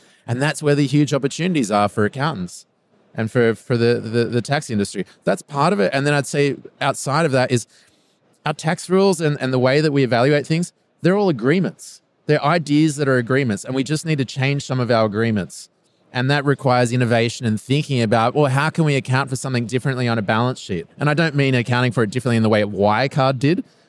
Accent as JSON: {"language": "English", "country": "Australia", "moved": "yes", "lives_now": "Germany", "said": "Well, as you can hear from my accent, I'm not the typical German. No, I originally come from Australia. I've been here for 6 years. I met my wife, Mutsterana, in Sydney, and found my way to Germany."}